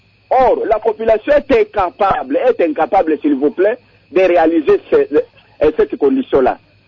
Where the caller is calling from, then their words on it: Bandundu, Kwilu, DR Congo; Ici, chez moi, à Bandundu-Ville, Inga arrive ici